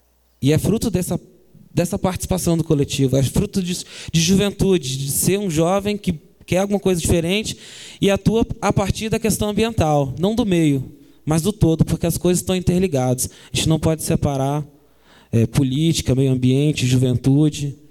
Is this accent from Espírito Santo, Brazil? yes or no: yes; Espírito Santo, Brazil; Venho do Espírito Santo, amém.